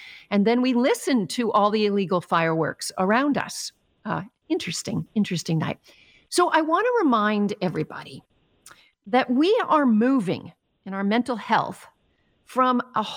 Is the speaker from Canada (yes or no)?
yes; Canada; now in United States; yes, I'm both of them. Happy Canada Day. I'm both Canadian and American, spending half my life in Canada, half my life here.